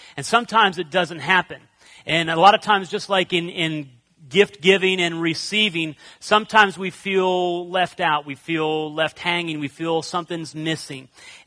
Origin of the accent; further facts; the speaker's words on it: Pennsylvania, United States; Now, growing up, I grew up in the Methodist church, a very small Methodist church in a very small town in Pennsylvania.